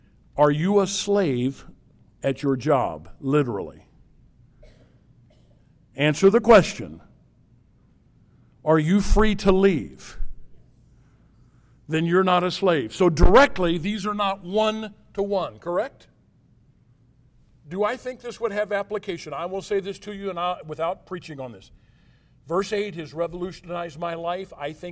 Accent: Illinois, United States; The churches where I grew up in Southern Illinois were started by one man, John Mason Peck.

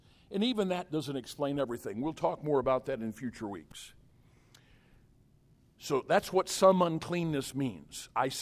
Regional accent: United States; I think I'm an American, and I guess I'm white.

